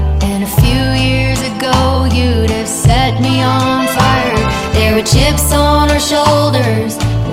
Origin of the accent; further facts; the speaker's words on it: Texas, United States; Cause we both love cowboys, and we're both from Texas.